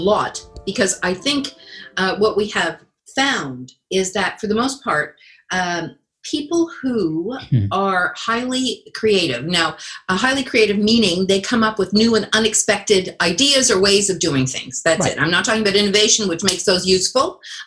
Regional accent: Montreal, Quebec, Canada; I grew up in Montreal.

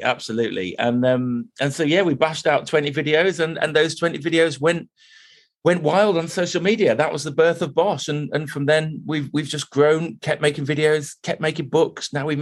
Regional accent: Sheffield, Yorkshire and the Humber, United Kingdom; we're from Sheffield, which is a little city in the north of England.

